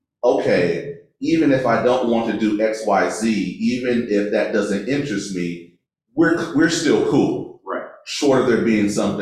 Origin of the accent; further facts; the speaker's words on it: Michigan, United States; So it wasn't like, okay, I'm from Michigan, I don't hang out